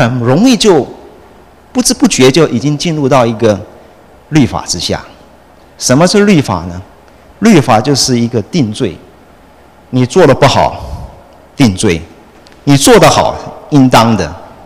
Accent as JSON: {"language": "Chinese", "country": "Taiwan", "said": "我记得我在台湾的时候，大家都知道我现在是从台湾来的，已经好久以前了。"}